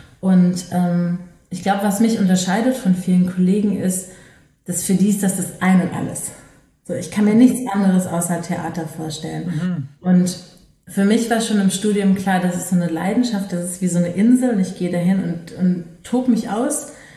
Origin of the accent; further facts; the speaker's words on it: Düsseldorf, North Rhine-Westphalia, Germany; Aber ich komme aus Düsseldorf